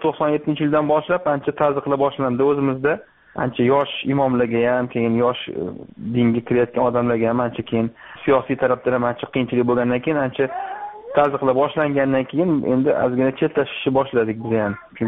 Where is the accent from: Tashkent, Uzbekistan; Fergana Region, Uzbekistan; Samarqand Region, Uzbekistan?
Tashkent, Uzbekistan; born or raised there